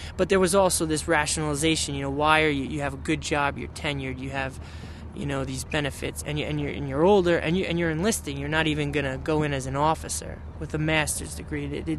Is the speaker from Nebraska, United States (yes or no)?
no; New York, United States; I'm from New York, Long Island. 29 years old.